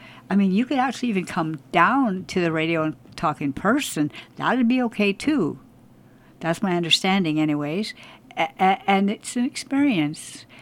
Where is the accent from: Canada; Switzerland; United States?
Canada; Vancouver, British Columbia; born there; now in Smithers, Canada; I was born in Vancouver.